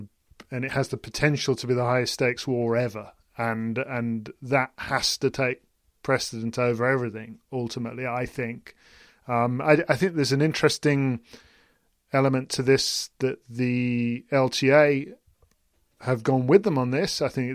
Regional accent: United Kingdom; So I thought, as a British person, maybe I've got more people from Britain following me.

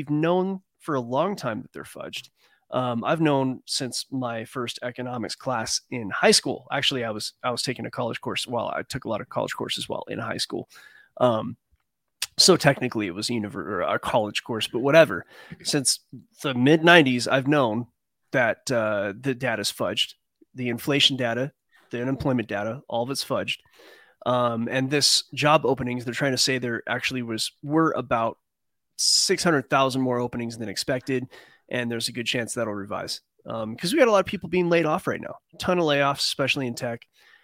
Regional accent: Australia; I'm from Northern Australia, goddamn.

